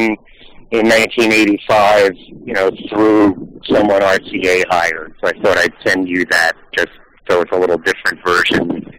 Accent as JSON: {"language": "English", "region": "New York", "country": "United States", "said": "I am actually from New York."}